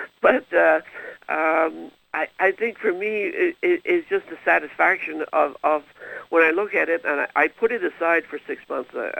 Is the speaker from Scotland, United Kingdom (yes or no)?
no; Wales, United Kingdom; born there; and I was born in Wales